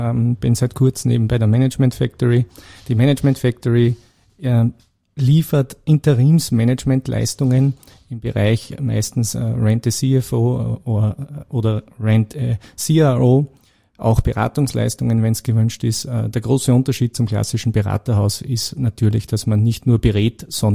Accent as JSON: {"language": "German", "town": "Blindenmarkt", "region": "Lower Austria", "country": "Austria", "tie": "born there", "said": "weil ich bin eigentlich ein gebürtiger Niederösterreicher."}